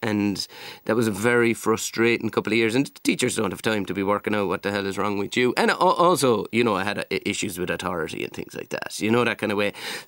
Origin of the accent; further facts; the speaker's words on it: Carrickanish, Munster, Ireland; Yeah, I'm from Carrickanish, which is a village just outside the city here. So yeah. just out the road. Great, super place to grow up. I'm kind of from the outskirts of the village, so country life upbringing.